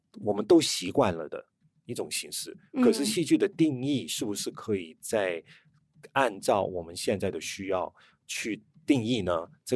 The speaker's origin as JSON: {"language": "Chinese", "country": "Hong Kong", "said": "那你知道1984年其实对我们香港人来讲"}